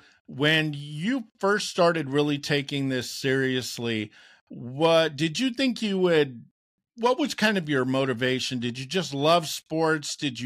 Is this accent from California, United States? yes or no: yes; Napa, California, United States; I'm from Napa. So yeah, grew up in the Bay Area.